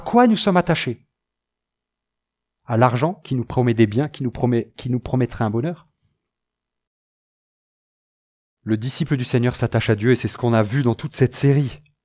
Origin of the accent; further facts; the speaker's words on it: France; une belle partie à notre État, en tout cas chez nous en France